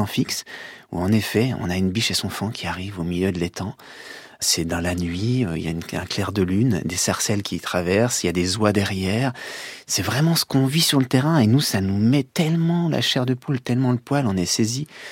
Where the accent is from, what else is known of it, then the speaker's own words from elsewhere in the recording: Chamagne, Grand Est, France; moi j'ai grandi à Chamagne, là où il est né, Claude Gelée.